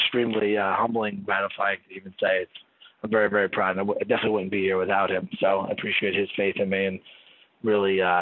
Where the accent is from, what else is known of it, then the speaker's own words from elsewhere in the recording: Staten Island, New York, United States; I'm from Staten Island.